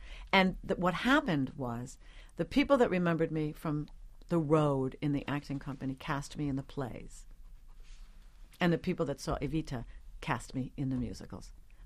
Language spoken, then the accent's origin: English; New York, United States; I grew up on Long Island, steeped in music at home and at school, because the Northport school system had an extremely strong music department.